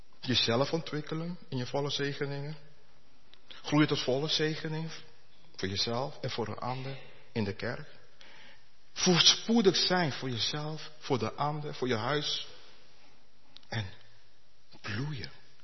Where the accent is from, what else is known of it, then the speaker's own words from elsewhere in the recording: Curaçao; now in Netherlands; het was een bloem die mij herinnerde aan mijn jeugd op Curaçao.